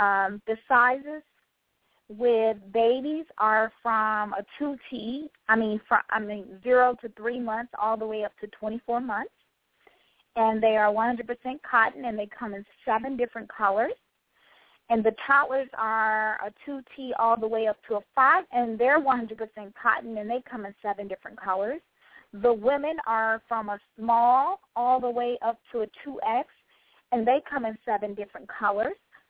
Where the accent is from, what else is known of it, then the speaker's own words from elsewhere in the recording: Louise, Mississippi, United States; also born or lived in Belzoni; Growing up in a rural area of Louise, Mississippi, a lot of your audience probably don't know, but I was born in Belzona, Mississippi, which is the Catholic capital of America.